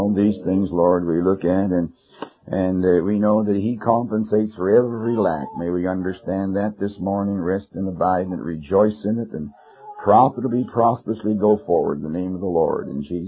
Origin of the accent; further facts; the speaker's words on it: Canada; Now, I was raised in Canada, so either one is acceptable.